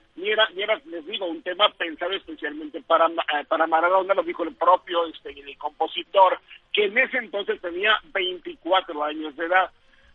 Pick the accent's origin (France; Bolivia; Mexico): Mexico; aparte de la experiencia como mexicanos que vivimos en esta Copa del Mundo